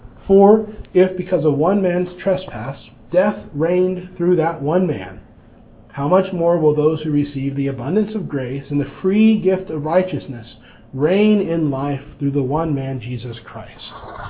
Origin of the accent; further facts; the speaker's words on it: United States; Now, as an American, this sounds pretty good.